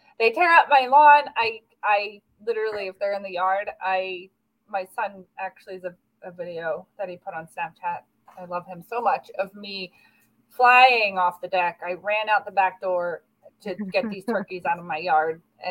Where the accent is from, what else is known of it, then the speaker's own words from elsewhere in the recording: New Jersey, United States; moved away; They were growing up in New Jersey, right across from Philly. We went to the Philadelphia Zoo all the time, literally. 3 times a year till I left New Jersey